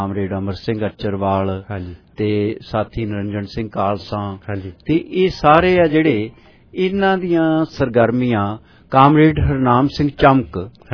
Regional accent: Chak Bhaika, Punjab, India; ਉਹ ਸਾਡੇ ਪਿੰਡ ਚੱਕ ਭਾਈਕਾ ਉਨ੍ਹਾਂ ਦੇ ਹਲਕੇ ਚ ਆਉਂਦਾ ਸੀ

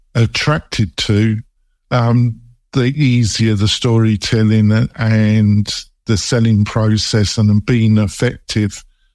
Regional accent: England, United Kingdom; Well, there's no chance of that because I'm English for me, is there?

